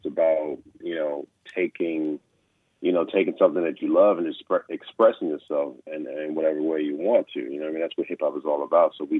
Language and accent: English; Fort Lauderdale, Florida, United States; because we were from South Florida, we're from Fort Lauderdale.